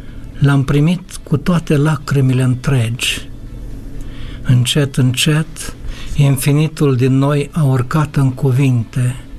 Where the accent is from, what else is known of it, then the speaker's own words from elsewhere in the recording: Romania; Într-adevăr, trebuie să fim mândri că suntem români.